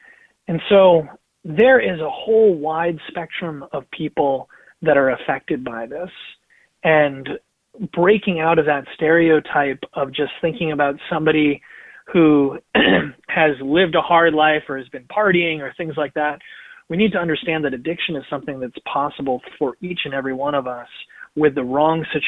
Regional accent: New Hampshire, United States; and then my home state of New Hampshire

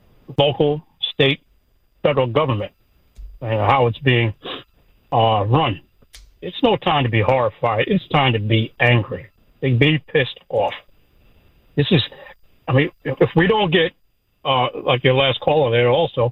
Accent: Saratoga Springs, New York, United States; I'm born and raised in Saratoga Springs, New York. As a Black American, I'm an American.

